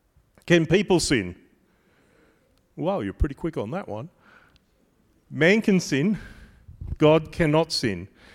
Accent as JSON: {"language": "English", "region": "Queensland", "country": "Australia", "said": "I started to understand that I'm Australian."}